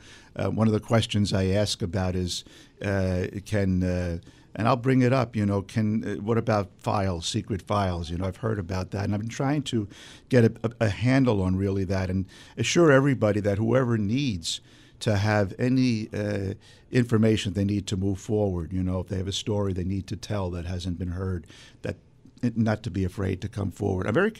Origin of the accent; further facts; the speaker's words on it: Brooklyn, New York, United States; accent: Brooklyn; I don't know if you can hear my Brooklyn accent, because I'm originally from Brooklyn